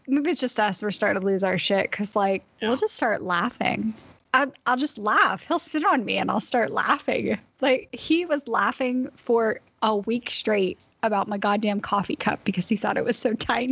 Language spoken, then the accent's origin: English; Northeast, United States; I mean, I grew up in the Northeast. I am used to 100 degrees, 100% humidity.